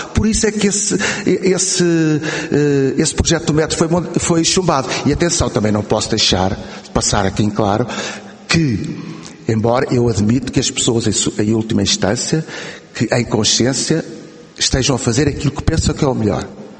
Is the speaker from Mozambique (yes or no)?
no; Coimbra, Portugal; moro na Lausanne, vou todos os dias a Coimbra, estudei em Coimbra. Coimbra a Lausanne são 25 quilómetros, também nasci em Coimbra, também sou de Coimbra.